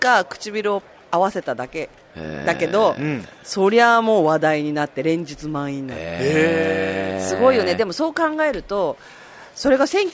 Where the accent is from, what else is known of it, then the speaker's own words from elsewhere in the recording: Fukuoka, Japan; accent: Hakata dialect; あ少ないけんって言ってた博多弁が出た、少ないから3人で寂しいね